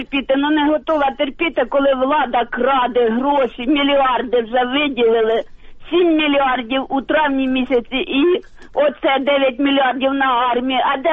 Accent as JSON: {"language": "Ukrainian", "region": "Dnipropetrovsk Oblast", "country": "Ukraine", "said": "Я з Дніпропетровської області."}